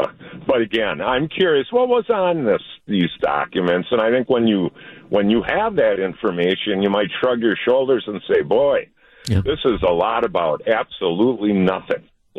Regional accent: Wauwatosa, Wisconsin, United States; I mean, I'm a kid from Wauwatosa, and I had a secret clearance.

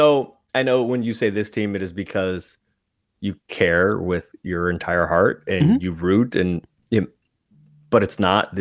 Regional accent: San Francisco, California, United States; A couple years ago, I grew up in San Francisco.

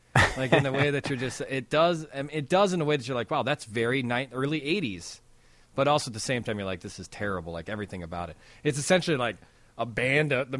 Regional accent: Chicago, Illinois, United States; as a Chicagoan, I'm like, I guess these are the people who represent us

